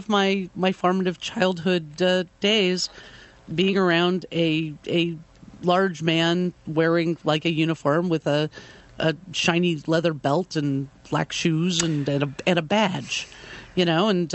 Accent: Los Angeles, California, United States; because I grew up in the Los Angeles area.

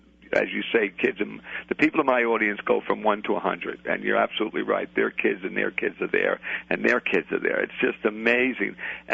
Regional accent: Brooklyn, New York, United States; You know, I'm a kid from the streets. I was born in Brooklyn, poor neighborhood.

